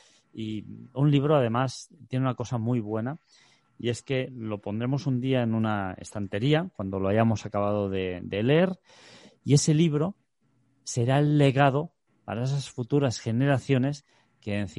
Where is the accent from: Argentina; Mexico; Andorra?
Andorra; first language Catalan; Spanish is a second language; el catalán, que es de hecho es nuestro idioma materno, nuestro idioma de nacimiento. Yo como andorrano